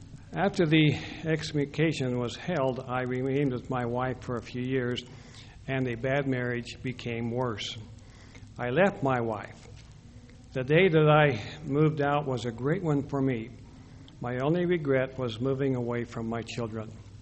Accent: Sugar City, Idaho, United States; I was raised in Sugar City, Idaho, to parents that were lived about as close to Christ as any people that I can think of.

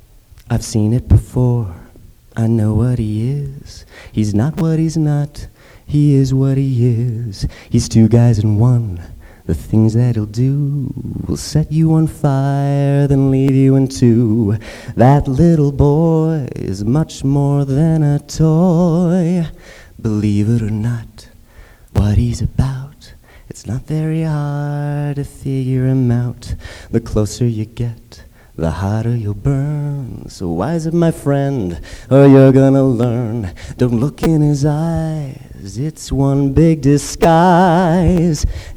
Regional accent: Las Vegas, Nevada, United States; also born or lived in Utah; I was born a Mormon in Utah, but I grew up in Las Vegas, the armpit of capitalism.

